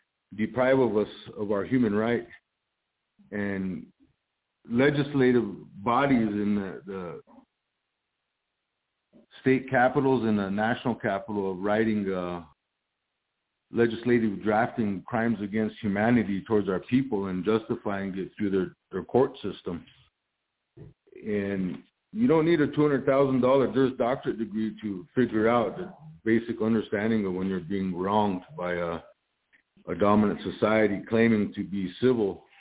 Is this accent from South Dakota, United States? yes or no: yes; South Dakota, United States; I come from the Sichangu, the Ashke.